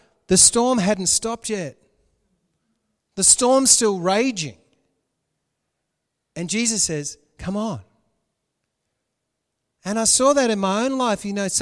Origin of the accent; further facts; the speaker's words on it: Australia; accent: Australian; Did someone just have a go at my Aussie accent? How rude.